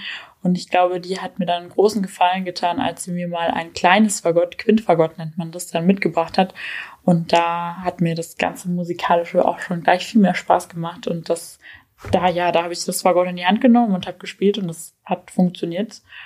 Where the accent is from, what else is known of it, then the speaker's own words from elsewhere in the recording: Amberg, Bavaria, Germany; Amberg ist einfach meine Heimat und ich freue mich jedes Mal, wenn ich mit dem Zug wieder hier ankomme und aussteige und dann schon Oberpfalz in der Luft liegt irgendwie und ich die Stadt sehe und dann schon den Mariahilfberg.